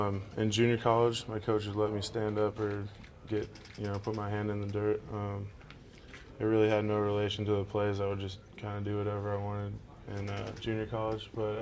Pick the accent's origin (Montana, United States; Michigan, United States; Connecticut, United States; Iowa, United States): Montana, United States; also born or lived in San Francisco; I was born in San Francisco. We moved around a lot to different teams, and then Montana is where I grew up, so I consider Montana my home.